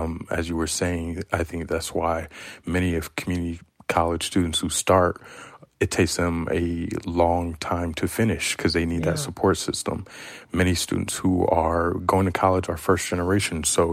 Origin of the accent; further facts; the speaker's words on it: Detroit, Michigan, United States; In my community, I'm from Detroit.